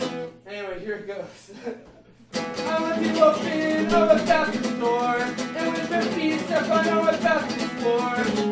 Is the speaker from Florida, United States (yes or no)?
yes; Florida, United States; And I'm from Florida, so I'm not gonna be back here for a long time, probably.